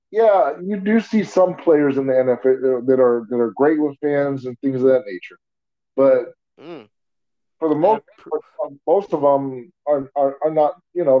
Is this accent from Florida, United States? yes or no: no; Texas, United States; And then as I got older, because I'm from Texas, I kind of, drifted towards the Houston Oilers